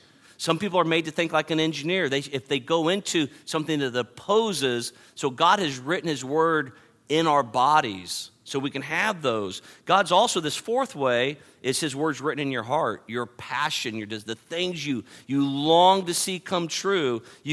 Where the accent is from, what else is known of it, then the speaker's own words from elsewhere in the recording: California, United States; I grew up in California.